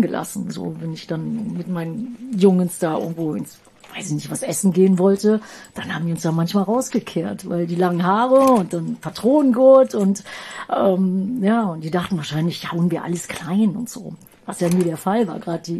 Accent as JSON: {"language": "German", "town": "Düsseldorf", "region": "North Rhine-Westphalia", "country": "Germany", "said": "ich komme ehemals aus Düsseldorf"}